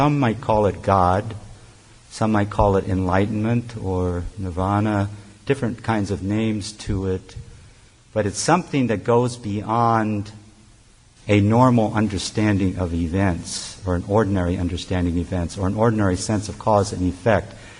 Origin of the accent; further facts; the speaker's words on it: United States; I'm an American citizen and I raise questions